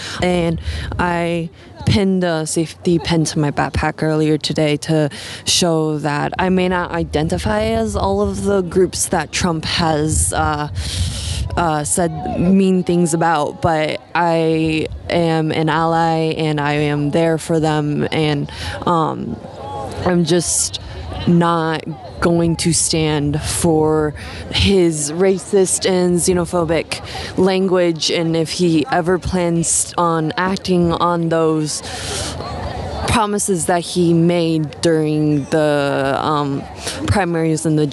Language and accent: English; Iowa City, Iowa, United States; I'm from Iowa City, but I go to school here.